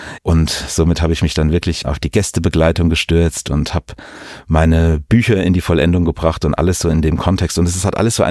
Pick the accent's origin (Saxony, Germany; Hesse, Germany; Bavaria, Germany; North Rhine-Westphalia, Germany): Hesse, Germany; Lorch; Ich bin ein Kind des Rheingaus und der Weinreben. Also meine Familie kommt schon seit Generationen aus dem kleinen Städtchen Lorch. Und ich bin da aufgewachsen